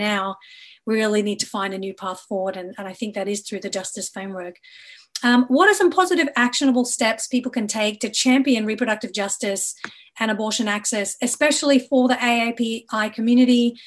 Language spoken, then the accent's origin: English; California, United States; I mean, Rep. Judy Chu is from my home state, California